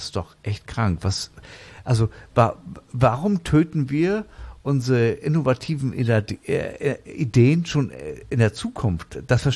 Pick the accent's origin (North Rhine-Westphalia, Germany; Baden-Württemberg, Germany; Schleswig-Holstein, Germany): Schleswig-Holstein, Germany; Ich komme ja nur aus Schleswig-Holstein